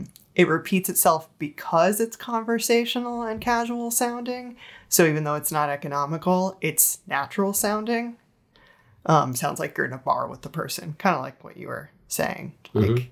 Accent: New Jersey, United States; I'm from New Jersey, for the listeners who don't know. Because yeah. It's not obvious from my heavy accent.

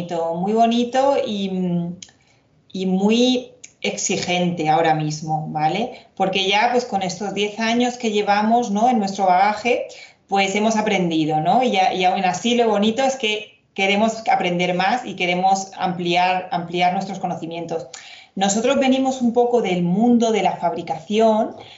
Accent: Elche, Valencian Community, Spain; él quería volverse a Elche, porque nosotros somos de Elche

